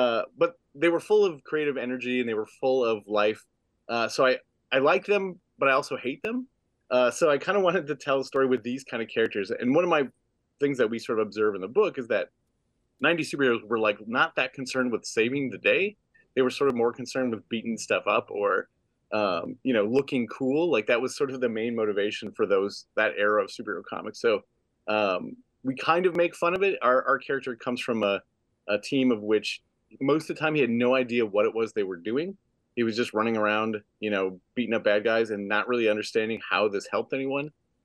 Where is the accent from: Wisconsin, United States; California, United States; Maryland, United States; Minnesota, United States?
Wisconsin, United States; Wausau; which was also a set in Wisconsin, but in my hometown of Wausau.